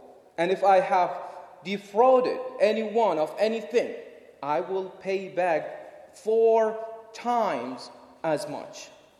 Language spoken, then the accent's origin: English; Basra, Basra Governorate, Iraq; In the midst of that war, many missiles were dropped on buildings and streets in our city, Basra, which is in southern Iraq.